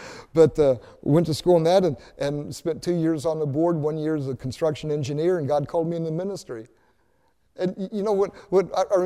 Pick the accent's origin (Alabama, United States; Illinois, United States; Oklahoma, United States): Oklahoma, United States; when I was a young kid growing up in Oklahoma, I wanted to be an oceanographer.